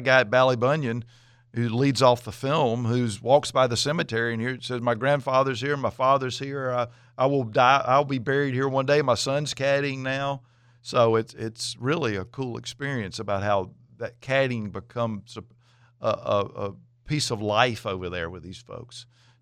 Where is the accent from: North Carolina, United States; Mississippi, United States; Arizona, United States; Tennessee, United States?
North Carolina, United States; Durham; when I grew up in Durham, North Carolina, at a public golf course called Hillendale Golf Course.